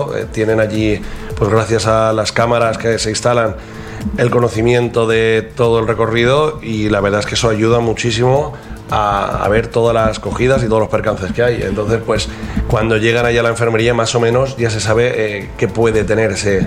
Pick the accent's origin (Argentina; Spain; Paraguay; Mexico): Spain; Castalla, Valencian Community; sacar pecho de decir soy de Castalla